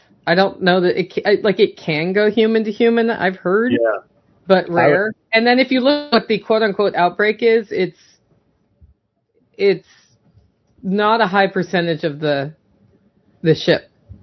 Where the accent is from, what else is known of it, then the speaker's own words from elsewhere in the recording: Oregon, United States; I'm from Oregon. We had the Rajneesh.